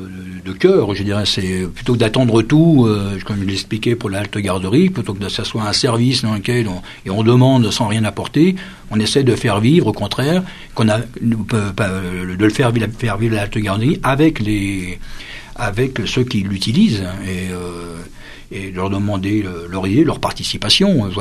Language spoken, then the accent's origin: French; Normandy, France; Alors, personnellement, n'étant pas natif des Vosges, puisque moi je viens de la Normandie